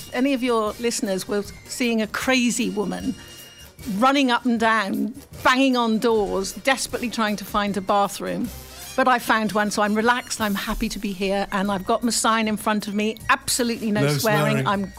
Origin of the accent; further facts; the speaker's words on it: England, United Kingdom; Excuse me, I'm English.